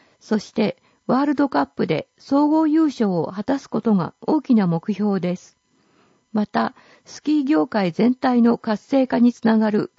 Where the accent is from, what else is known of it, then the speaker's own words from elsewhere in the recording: Fujinomiya, Shizuoka, Japan; 私は高校3年生まで富士宮で育ち、富士宮が大好きです。